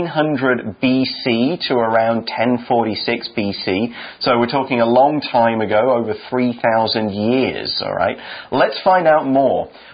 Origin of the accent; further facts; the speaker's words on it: United Kingdom; there's even a bubble tea store in my hometown in the UK.